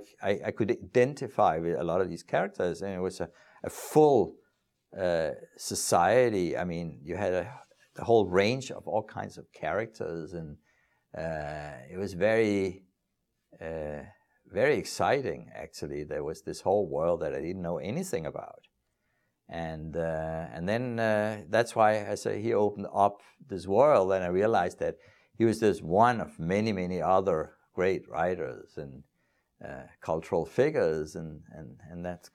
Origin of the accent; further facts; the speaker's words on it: Copenhagen, Capital Region of Denmark, Denmark; English is a second language; I grew up in Copenhagen in Northern Europe, and I didn't know anything about Eastern European Jews.